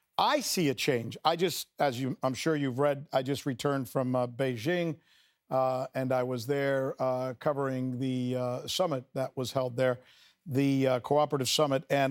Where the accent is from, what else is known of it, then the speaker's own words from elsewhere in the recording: United States; Look, I'm American and I love America and I'm proud to be American